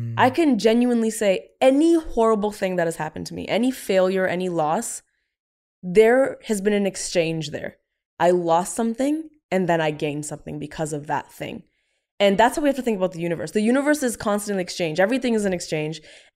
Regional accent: India; for so long, I thought there was a written rule book that I'm an Indian woman.

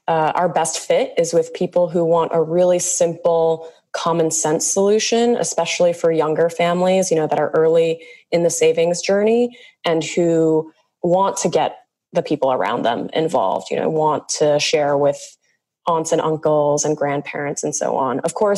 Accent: Illinois, United States; And then some other states, like my home state of Illinois, where there is a state income tax benefit, but only for the Illinois plan.

